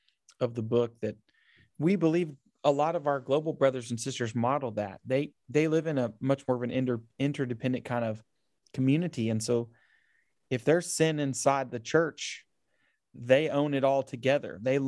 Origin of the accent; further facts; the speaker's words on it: Oklahoma, United States; I'm from Oklahoma. I had traveled a little bit, but that was my first time ever leaving the United States.